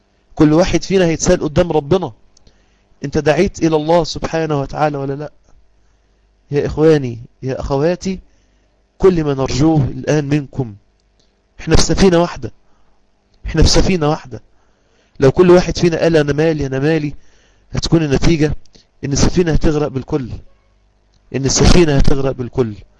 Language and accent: Arabic; Egypt; واللي عايزينه الآن بينشروه عندنا في مصر فواحش ليل نهار